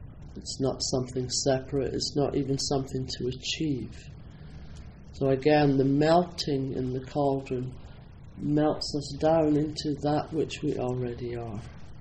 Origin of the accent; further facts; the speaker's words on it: Scotland, United Kingdom; I'm Scottish. You know, that separates me off from everybody right there.